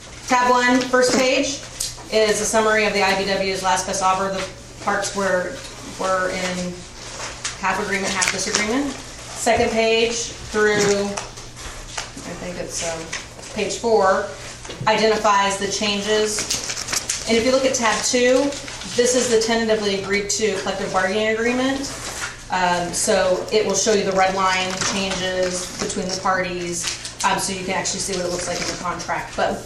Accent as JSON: {"language": "English", "town": "Anchorage", "region": "Alaska", "country": "United States", "tie": "born or raised there"}